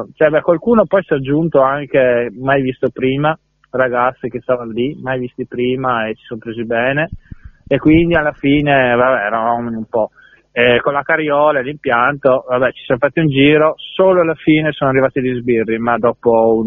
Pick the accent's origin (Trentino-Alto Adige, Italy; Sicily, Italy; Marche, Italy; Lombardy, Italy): Trentino-Alto Adige, Italy; Noriglio; dalla mattina a Noriglio, che è il mio paese